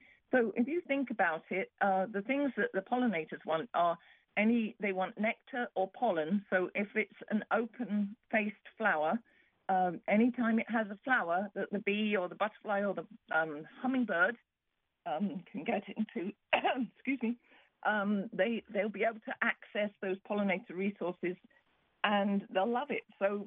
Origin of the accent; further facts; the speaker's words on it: England, United Kingdom; now in United States; you said I grew up in England, so we used to have the woods with all of the bluebells